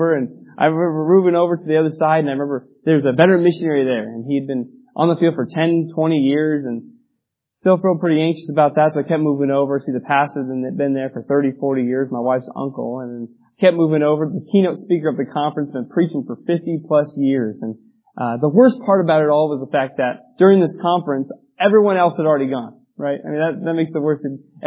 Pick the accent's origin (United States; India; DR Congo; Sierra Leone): United States; Banning, California; my wife and we grew up in California. My wife in the LA area, and I was more towards Banning, California. I don't know, Palm Springs area.